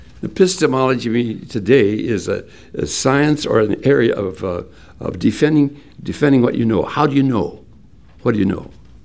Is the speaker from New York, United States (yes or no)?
no; Hinckley, Minnesota, United States; when I grew up in Hinckley, Minnesota, that's what we all called it. It was broken. It controlled power. My early years were on the farm.